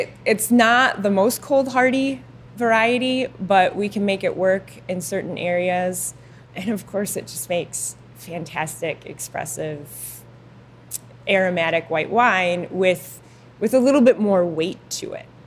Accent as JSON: {"language": "English", "town": "Traverse City", "region": "Michigan", "country": "United States", "said": "I'm from Traverse City, so our industry was just really starting to flourish back then, about 20 years ago."}